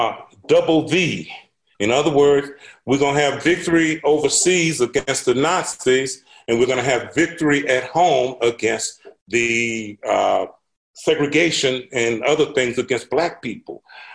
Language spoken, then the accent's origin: English; Grambling, Louisiana, United States; as you know, I'm from Grambling